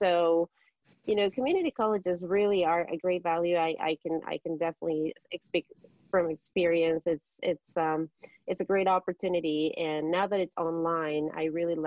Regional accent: Ecuador; English is a second language; now in United States; I was an immigrant. I was from Ecuador.

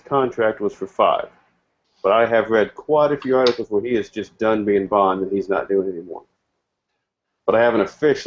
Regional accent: Texas, United States; The fact that I am a Texan means I never can be, so I don't got to worry about it.

